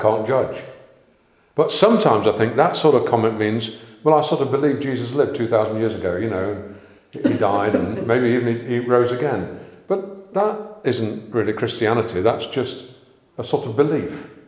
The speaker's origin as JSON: {"language": "English", "country": "United Kingdom", "said": "I mean, we are British, aren't we? Every single one of us is British to the core."}